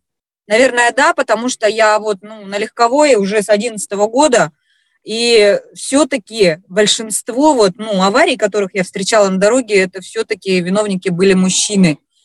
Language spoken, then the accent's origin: Russian; Siberia, Russia; moved away; я не так давно, я сибирячка вообще, переехала жить на юг